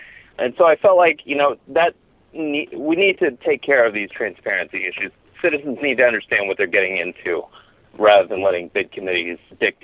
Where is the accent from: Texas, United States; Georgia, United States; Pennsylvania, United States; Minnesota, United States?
Texas, United States; Houston; I grew up in Houston, and I saw, as Houston was bidding for a prior Olympics